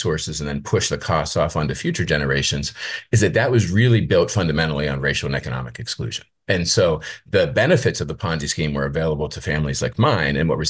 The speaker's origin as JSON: {"language": "English", "town": "Penn Hills", "region": "Pennsylvania", "country": "United States", "tie": "born or raised there", "said": "I grew up outside of Pittsburgh in an inner ring suburb called Penn Hills. And this was in the 1970s and 80s when the community was still mostly white. My family's white, my teacher was white."}